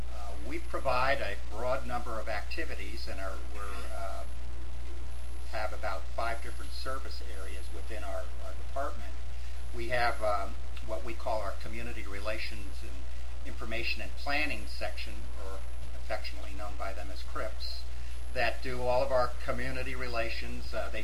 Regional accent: Quad Cities, United States; But if you go around and you tell people that I'm from the Quad Cities, they kind of look at you with glazed eyes and as such.

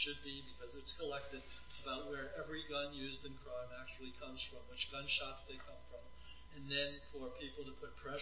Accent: Boston, Massachusetts, United States; I mean, I'm from Boston, and I can tell you, the large majority of guns used by criminals in Boston come from outside of Massachusetts.

